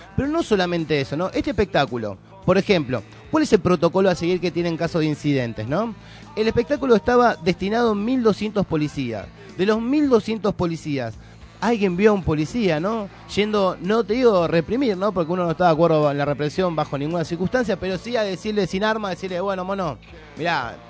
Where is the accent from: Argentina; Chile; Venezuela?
Argentina; uno como es argentino, ¿no? Y está empalpado de este folclore futbolístico